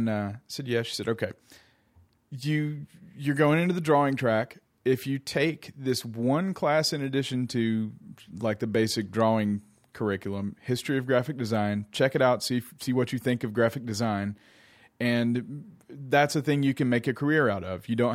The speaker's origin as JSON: {"language": "English", "town": "Wears Valley", "region": "Tennessee", "country": "United States", "tie": "born or raised there", "said": "I grew up in Sevier County, Tennessee, just about, 20, 30 miles up the road from here. And in lovely Wares Valley, which is full of cabins and helicopter rentals"}